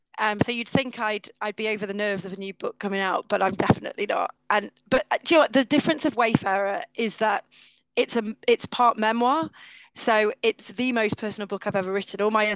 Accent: Wales, United Kingdom; also born or lived in Warrington; I was born actually in Warrington, but then moved to North Wales when I was very young. But I lived in an area well known by the tabloid press as the Costa del Dol. So we're talking the coastline along sort of Colwyn Bay, Prestatyn, Rhyl, that sort of area.

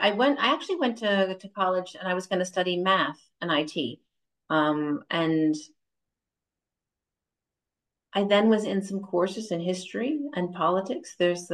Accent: New York, United States; accent: New York; People thought my accent was funny because I was from New York and a lot of people from the South.

